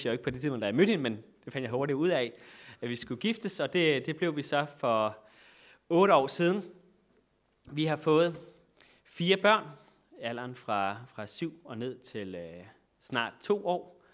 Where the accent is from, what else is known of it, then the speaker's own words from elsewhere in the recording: Græsted, Capital Region of Denmark, Denmark; also born or lived in Copenhagen; Jeg er selv fra Græsted i Nordsjælland. Har boet i en del år i København, hvor jeg blandt andet har studeret.